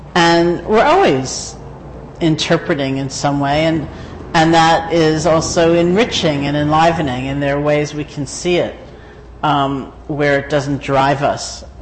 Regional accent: New York City, New York, United States; I said, you know, I grew up in New York City

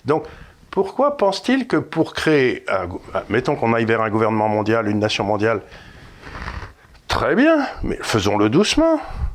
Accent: Amiens, Hauts-de-France, France; moi, quand j'étais gamin à Amiens

